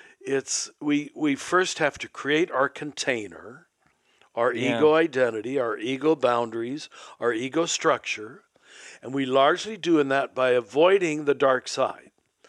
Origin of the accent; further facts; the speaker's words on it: Kansas, United States; I wasn't. I was raised in Kansas.